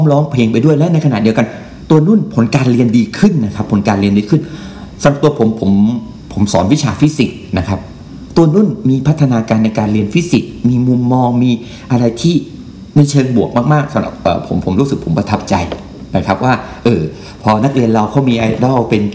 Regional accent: Hat Yai, Songkhla, Thailand; ผมเป็นคนหาดใหญ่นะครับผมเป็นคนหาดใหญ่

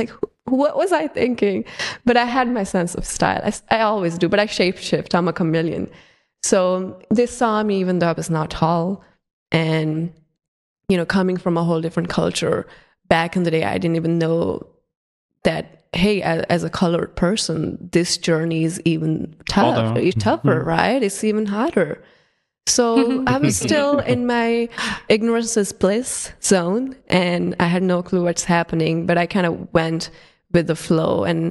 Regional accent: India; moved away; I'm, you know, being Indian, you feel a type of way asking people, like, you know, you came to a new country, you don't want to be perceived as a needy or anything as well.

